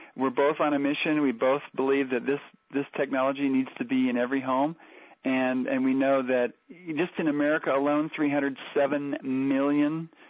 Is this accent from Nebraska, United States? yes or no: yes; Nebraska, United States; I was born and raised in Nebraska, for heaven's sakes.